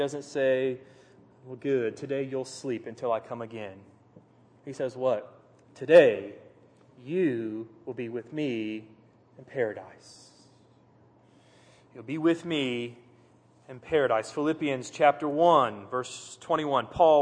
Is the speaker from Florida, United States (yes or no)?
yes; Titusville, Florida, United States; Growing up in Titusville, and I've probably shared this before, but when those shuttles take off, you feel it.